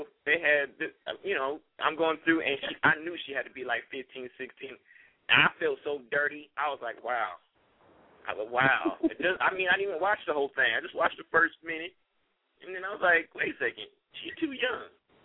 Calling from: California, United States; Now, I mean, West Coast Bay Area stand up.

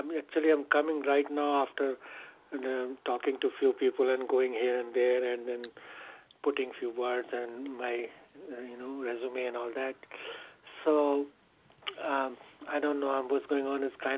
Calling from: Connecticut, United States; I'm calling from Connecticut.

